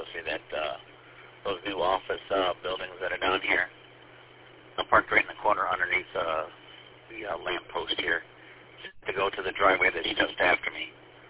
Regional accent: Mount Clemens, Michigan, United States; also born or lived in Los Angeles / Sterling Heights / Romeo; now in Memphis, United States; I was born and raised in Mount Clemens, lived in Los Angeles for 3 years, came back here, lived in Sterling Heights. Moved to Romeo after a while, ended up in the city of Memphis.

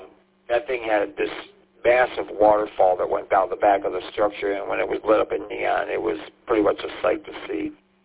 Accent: St. Clair Shores, Michigan, United States; growing up in St. Clair Shores, we went through that area of Cass and Grosbeck

